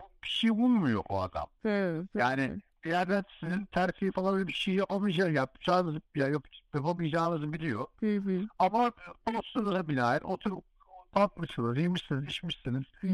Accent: Ankara, Turkey; Yani ben bütün küçüklüğüm Ankara'da ya yani ben doğma büyüme Ankaralıyım ama gazeteci babamın oğlu olarak da doğma büyüme Ankaralıyım.

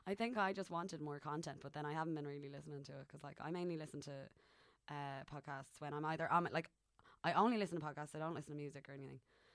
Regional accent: Ireland; I'm Irish.

